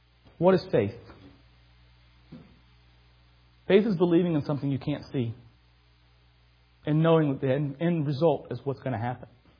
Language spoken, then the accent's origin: English; Lakeland, Florida, United States; I grew up in church. I grew up in Lakeland, Florida. I grew up in church.